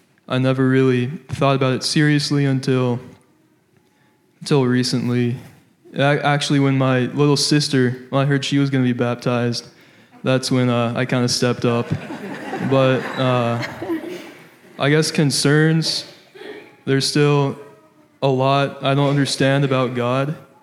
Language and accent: English; Christiansburg, Virginia, United States; So I was just baptized a couple weeks ago in my hometown in Christiansburg, Virginia.